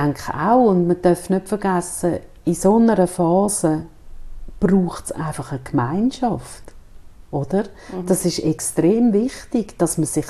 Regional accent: Switzerland; born there; ich bin ja katholisch aufgewachsen, ich, mhm, bin Italienerin, mhm, also immer noch. Und ich bin einfach da in der Schweiz geboren.

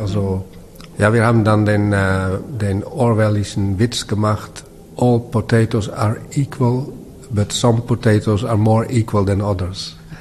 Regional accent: Amsterdam, North Holland, Netherlands; Ja, dann denke ich an meine Jugend in Amsterdam im Zentrum.

